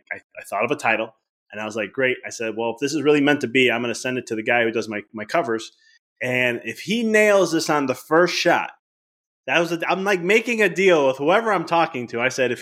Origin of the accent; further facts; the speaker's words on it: Chicago, Illinois, United States; now in Knoxville, United States; I'm originally from Chicago. So I was moving to out of state to move to Knoxville.